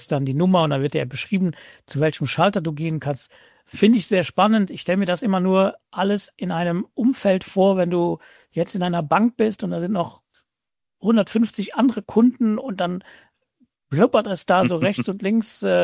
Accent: Luxembourg; also ich komme jetzt aus dem Land Luxemburg, da hatten wir schon in Ende der 90er Jahren hatten wir schon diese Ticketmaschinen beim Bäcker

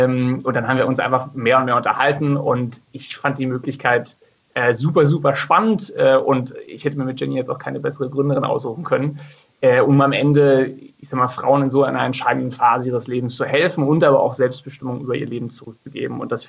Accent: Berlin, Germany; Ich bin 32, ich komme aus Berlin.

